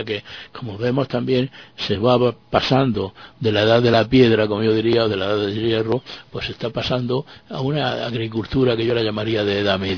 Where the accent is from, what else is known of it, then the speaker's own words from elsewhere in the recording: Region of Murcia, Spain; Desde luego, además siendo de murciano, no podía yo privarme de organizar una huerta, ¿no?